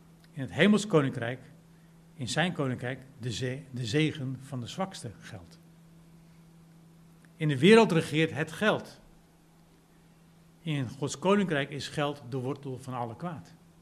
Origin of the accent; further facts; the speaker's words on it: Netherlands; Als ik in Nederland, als ik als Nederlander rij in Engeland, maar dan op de Nederlandse manier, dat loopt niet goed af.